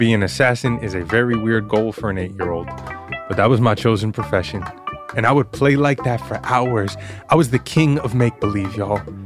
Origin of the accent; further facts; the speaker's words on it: New York City, New York, United States; I grew up in Queens, New York at 102 17 64th Road. My Dominican father was the building super. I lived here until I was 18